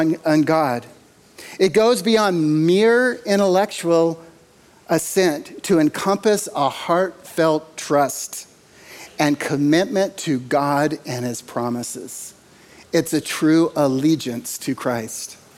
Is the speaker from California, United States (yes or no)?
yes; California, United States; okay, yeah, we're from California, but we're accepted here.